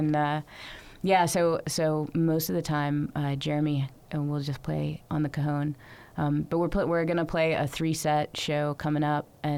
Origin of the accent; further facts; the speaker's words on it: Virginia, United States; also born or lived in North Carolina; I moved here from North Carolina, and I'm originally from Virginia, and my family's from mostly Virginia, South Carolina, although my dad did grow up in Ohio.